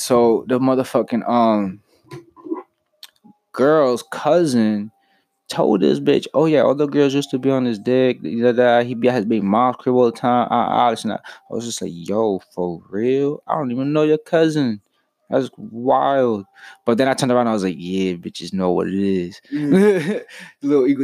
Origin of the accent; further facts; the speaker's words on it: Queens, New York, United States; Compared to where I grew up in Queens.